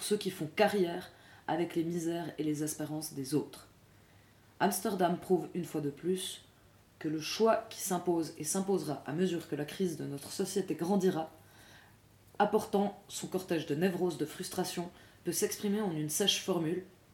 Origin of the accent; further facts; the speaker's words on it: La Chaux-de-Fonds, Neuchâtel, Switzerland; born there; À La Chaux-de-Fonds, ma ville natale, voilà.